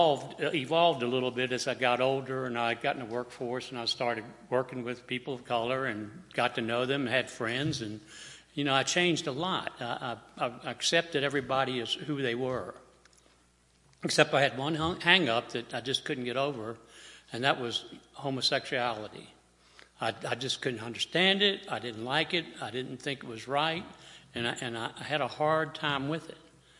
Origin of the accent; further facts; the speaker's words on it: Norfolk, Virginia, United States; born there; Now, I was born in Norfolk, Virginia, way back in 1944. It's hard to believe I'm almost 75, but I am.